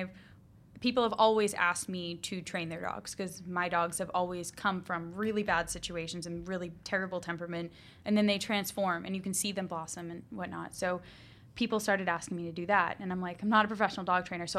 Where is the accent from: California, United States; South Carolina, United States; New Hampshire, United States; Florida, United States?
New Hampshire, United States; New Hampshire.